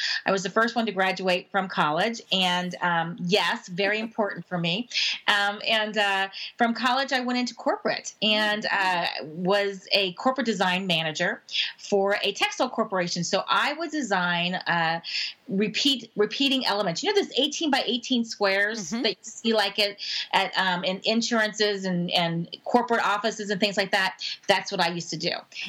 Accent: Kentucky, United States; I grew up in somewhat the sub just below the Mason-Dixon line in Kentucky, and I'm from the United States

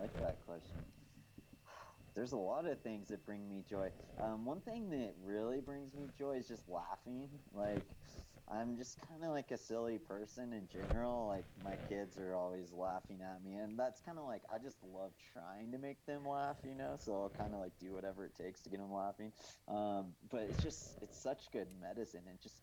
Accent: Big Bear Lake, California, United States; my hometown in Big Bear Lake in Southern California.

